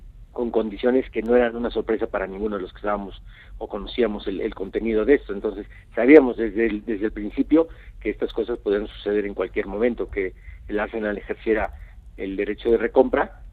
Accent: Mexico; nos han tenido a todos los que somos mexicanos

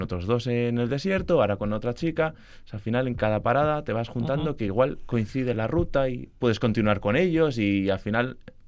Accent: Villanueva de Valdegovía, Basque Country, Spain; De Villanueva, de Valdegovía. Y claro, mi abuelo trabaja en la huerta

